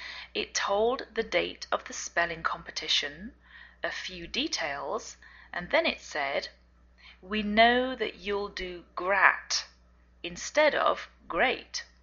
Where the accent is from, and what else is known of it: England, United Kingdom; now in United States